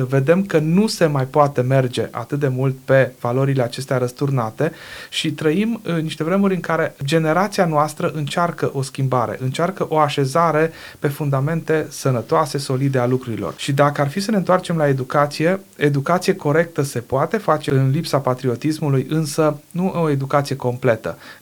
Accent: Romania; Noi suntem români, suntem împrăștiați, cred că mai bine de 3 milioane de români trăiesc în afara granițelor țării.

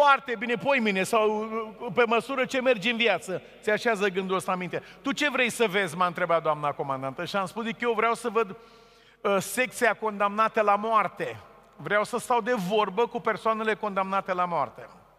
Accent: Romania; am spus că sunt pastor și sunt din România și vreau să stau de vorbă cu voi

